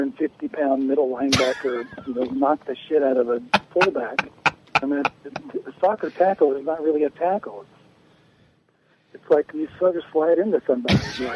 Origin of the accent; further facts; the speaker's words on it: Alabama, United States; I mean, I grew up in Alabama, so Alabama-Auburn is one of the biggest sports rivalries you have in the country.